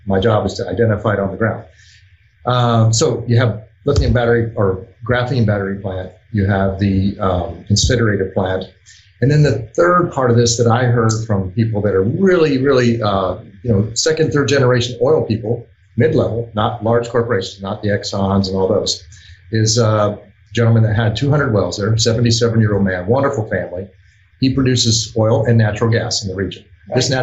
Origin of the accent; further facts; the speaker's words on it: Texas, United States; Now I'm from Texas, so I brag about that.